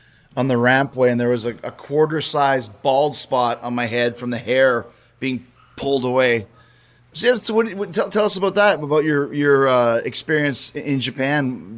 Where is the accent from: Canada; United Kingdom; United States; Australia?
Canada; Winnipeg, Manitoba; house show in Winnipeg. And the plan for me was to go in there and I was going to do a big heel promo on my hometown, which is so dumb, but that was kind of the idea.